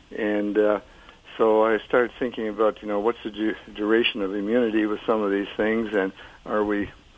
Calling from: Sarasota, Florida, United States; Sarasota, Florida.

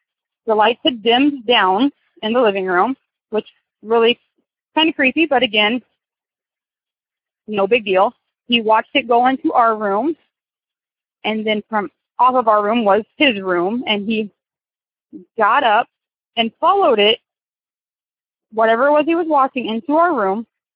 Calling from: Wapello, Iowa, United States; I'm calling from Wapello, Iowa.

